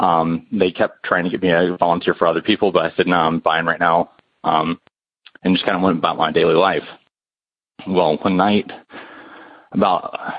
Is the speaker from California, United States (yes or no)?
no; North Carolina, United States